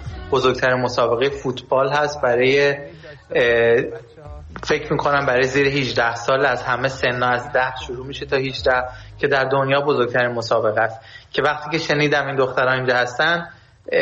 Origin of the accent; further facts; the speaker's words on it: Sweden; ما که در اروپا بزرگ شدیم، در سوئد بزرگ شدیم